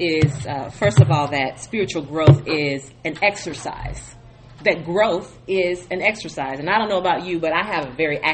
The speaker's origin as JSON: {"language": "English", "region": "Midwest", "country": "United States", "tie": "born or raised there", "said": "I grew up in the Midwest, and if anyone who's ever lived in the Midwest, you know that the winter months are gray, and we go weeks without seeing sun."}